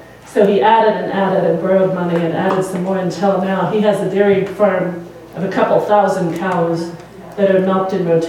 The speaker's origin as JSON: {"language": "English", "town": "Farmington", "region": "Missouri", "country": "United States", "tie": "born or raised there", "said": "He's in his kitchen in my hometown of Farmington, Missouri."}